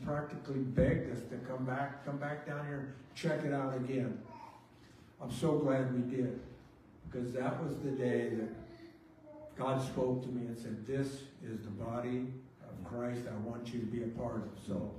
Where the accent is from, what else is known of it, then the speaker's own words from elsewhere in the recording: Tonasket, Washington, United States; moved away; I grew up in Tenasket, Norville. Went to high school in Norville, Tenasket. Left here some 50, probably closer to 60 years ago now.